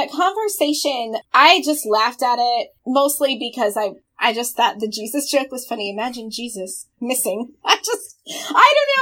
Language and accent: English; Minnesota, United States; I have to laugh at this, though, because I, being a Minnesotan, you have to understand that part of the extremely rich culture that Minnesota is, is Lutheranism.